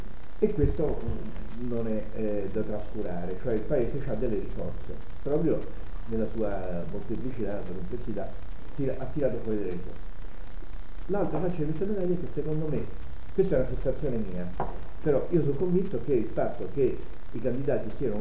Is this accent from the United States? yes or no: yes; Kentucky, United States; nel mio paesino del Kentucky Jackson è andato a dare solidarietà ai minatori bianchi, no?